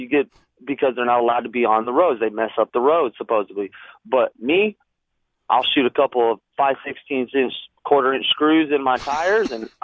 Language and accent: English; Alaska, United States; I was born and raised in Alaska, and Southerners do not know how to drive in any amount of snow or ice.